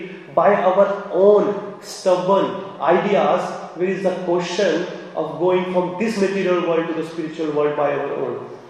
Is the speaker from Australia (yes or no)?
no; India; Most of us, we are from India and some are from other part of the world. We came as a student here